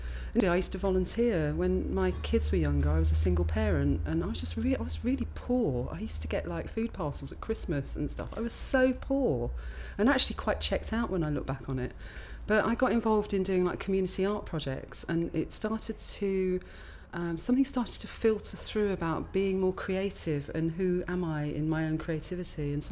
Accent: Glastonbury, South West England, United Kingdom; I'm 49 years old, and I'm from Glastonbury in Somerset.

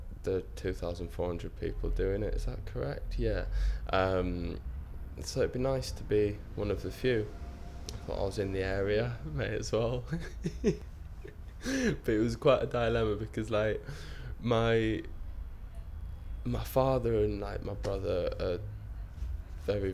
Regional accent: Bradford, Yorkshire and the Humber, United Kingdom; now in London, United Kingdom; I'm 23 years old and I'm from Bradford in Yorkshire, but I now live down in London.

